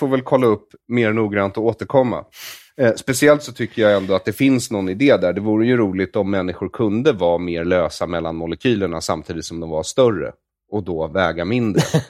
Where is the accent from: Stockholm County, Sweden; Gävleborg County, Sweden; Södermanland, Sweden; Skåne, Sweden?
Stockholm County, Sweden; Bergshamra; jag och de andra barnen på gården där jag växte upp i Bergshamra utanför Stockholm